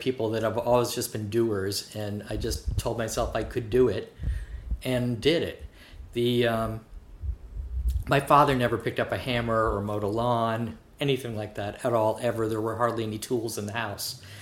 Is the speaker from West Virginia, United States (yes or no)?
no; Syracuse, New York, United States; also born or lived in Los Angeles; I grew up in Syracuse and summered up on the St. Lawrence River and on Lake Ontario, so I'm an upstate New York kid. I moved to Hudson from Los Angeles